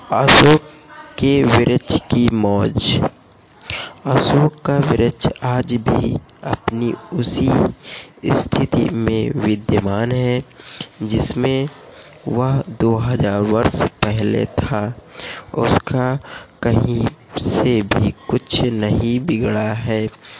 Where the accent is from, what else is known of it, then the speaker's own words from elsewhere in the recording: Barabanki, Uttar Pradesh, India; मैं बाराबंकी से हूँ।